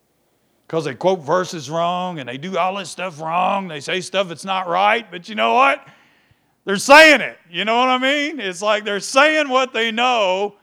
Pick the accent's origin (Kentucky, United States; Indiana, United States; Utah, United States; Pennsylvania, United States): Kentucky, United States; Hey, I'm from Kentucky. I don't like to hear that.